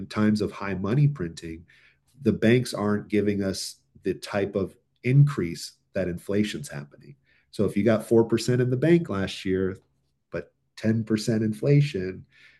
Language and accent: English; Thousand Oaks, California, United States; I'm born and raised in the Ventura County. I grew up in Thousand Oaks.